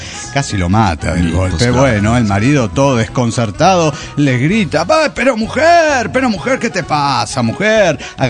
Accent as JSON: {"language": "Spanish", "town": "El Paso", "region": "Texas", "country": "United States", "said": "del Paso, Texas."}